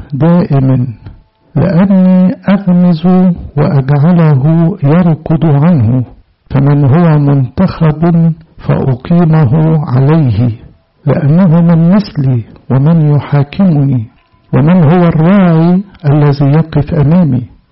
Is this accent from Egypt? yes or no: yes; Egypt; عندنا في مصر